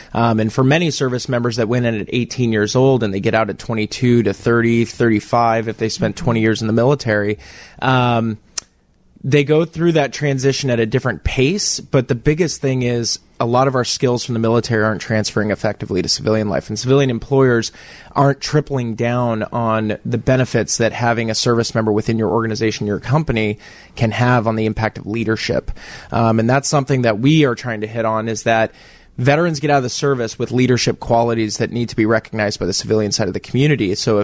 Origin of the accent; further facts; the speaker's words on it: Beaverton, Oregon, United States; I'm from Beaverton, Oregon. I was born and raised out in Oregon, Nike Town, USA.